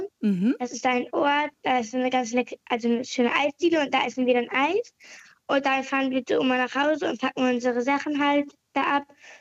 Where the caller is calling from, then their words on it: Kiel, Schleswig-Holstein, Germany; Ich bin 10 Jahre alt und komme aus Kiel.